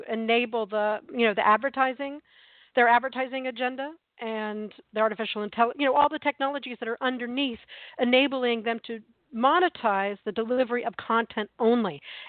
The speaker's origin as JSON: {"language": "English", "town": "Columbus", "region": "Ohio", "country": "United States", "tie": "born or raised there", "said": "with Cube in Columbus, Ohio, was my hometown."}